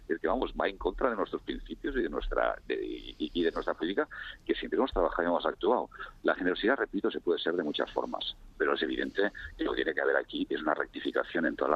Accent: Catalonia, Spain; yo tengo un discurso muy, muy catalán. Muy catalán, porque yo soy profundamente catalán, que es mi forma de ser profundamente español.

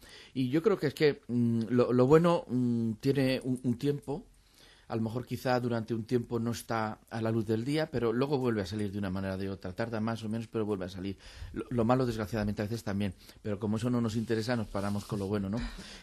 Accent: Valencia, Valencian Community, Spain; que yo soy de Valencia y en Valencia no bebo agua del grifo

